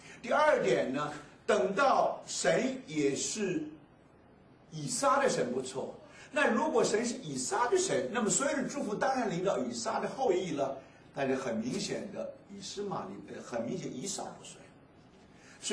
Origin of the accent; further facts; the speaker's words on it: China; 就是我们因为我们是中国人，我们对这个好像印象不深